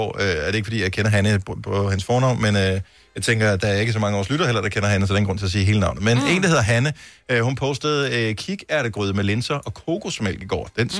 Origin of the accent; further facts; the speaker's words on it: Jutland, Denmark; born there; Født i Jylland.